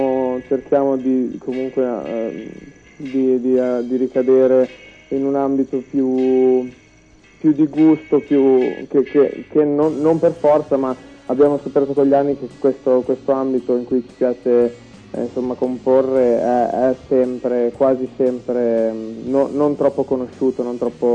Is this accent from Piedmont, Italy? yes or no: no; Forlì, Emilia-Romagna, Italy; ci conosciamo dall'adolescenza, siamo tutti di Forlì, della stessa città